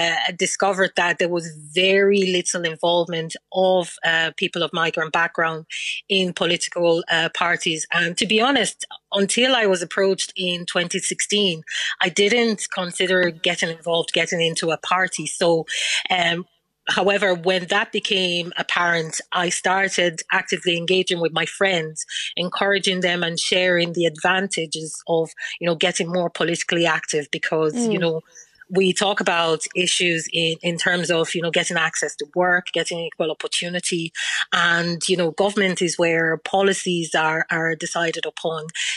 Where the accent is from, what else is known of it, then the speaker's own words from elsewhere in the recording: Ireland; So I identify as Irish and I identify as African, Sarah.